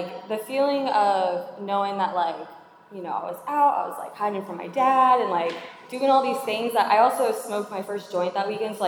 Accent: West Palm Beach, Florida, United States; So I grew up in West Palm Beach. I lived there for a majority of my life.

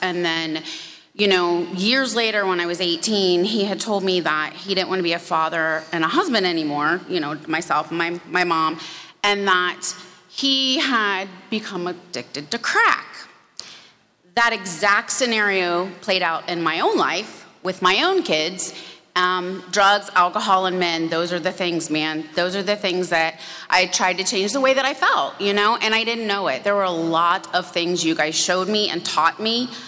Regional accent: Florida, United States; So I was born and raised in Florida.

